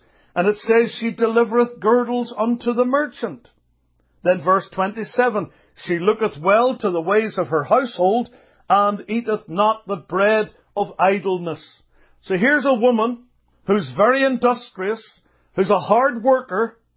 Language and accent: English; Northern Ireland, United Kingdom; Now, I grew up in Northern Ireland